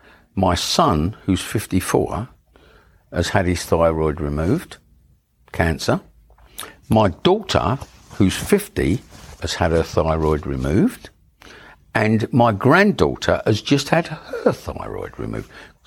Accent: Dagenham, London, United Kingdom; born there; I was born in Dagenham. At the time, it was the biggest council estate in the world.

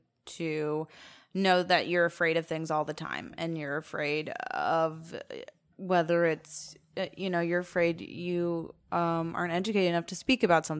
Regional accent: Virginia, United States; I grew up in Virginia, and I was one of six Jews in my high school. Everyone that I grew up with was Republican Catholic.

